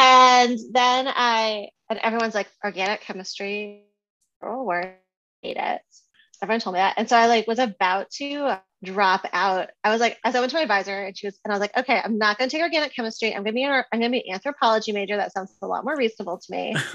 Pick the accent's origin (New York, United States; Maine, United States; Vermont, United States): Vermont, United States; You may not be aware of Vermont. I grew up in Vermont, and so I didn't even know that like science was a career you could have.